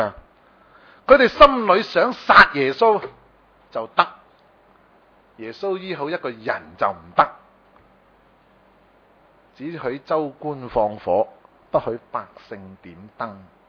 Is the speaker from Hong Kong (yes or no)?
yes; Hong Kong; 这个广东话呢，我们香港人作的呢就是这样来的。